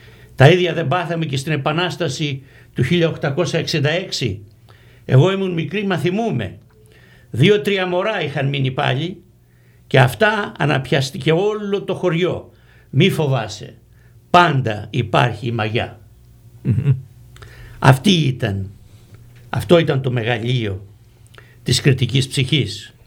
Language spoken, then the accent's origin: Greek; Crete, Greece; Ακόμα στο χωριό μου. Στο χωριό μου που είναι απάνω στον Ψιλορίτη, εξετέλεσαν 28 άντρες.